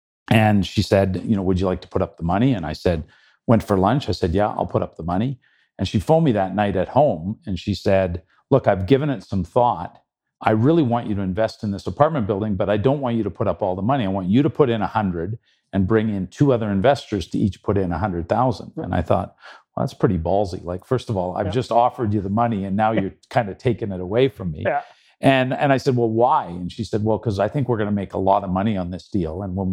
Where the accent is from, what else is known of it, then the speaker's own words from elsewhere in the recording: Calgary, Alberta, Canada; Born and raised in Calgary. Went to the University of Calgary